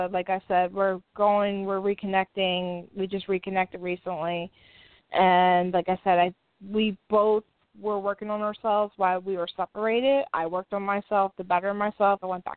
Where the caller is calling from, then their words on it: Indiana, United States; I'm good. I'm calling from Indiana, and my birthday is July 23rd, 1984.